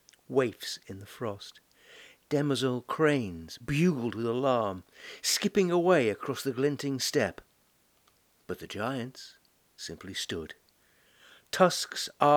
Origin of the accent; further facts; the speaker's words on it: North West England, United Kingdom; I was brought up on Merseyside, which is a fairly intensely farmed area, very intense agriculture.